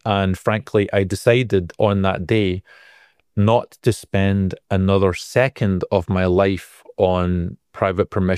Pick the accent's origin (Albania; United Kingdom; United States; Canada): United Kingdom; Scotland; because I'm Scottish and I don't like spending a lot of money